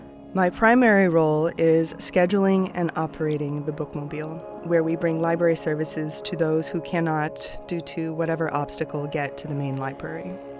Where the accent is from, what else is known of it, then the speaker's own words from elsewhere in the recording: San Antonio, Texas, United States; I grew up in San Antonio, Texas. I was a defiant teen with a difficult home life, but loved learning.